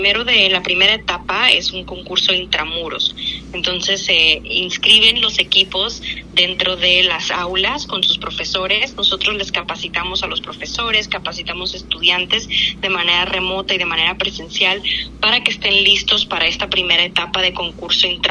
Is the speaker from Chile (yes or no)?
no; Mexico; moved away as an adult; now in United States; yo soy abogada mexicana, pero trabajo desde hace 10 años en Estados Unidos